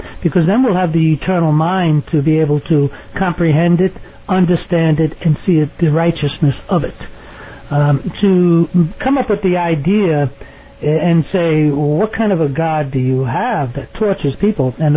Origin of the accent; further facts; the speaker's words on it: New York City, New York, United States; and I grew up in New York City